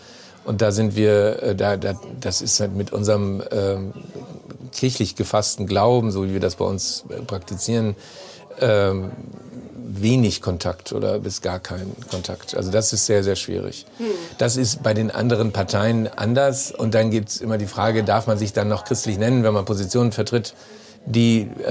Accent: Hanover, Lower Saxony, Germany; also born or lived in Meppen; Ich bin ja groß geworden in Hannover

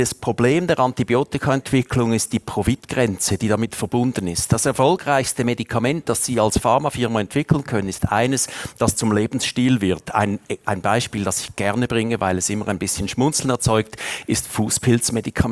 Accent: Switzerland; weil Tuberkulose bei uns in der Schweiz keine Rolle mehr spielt, investiert hier keiner Geld in so eine Krankheit

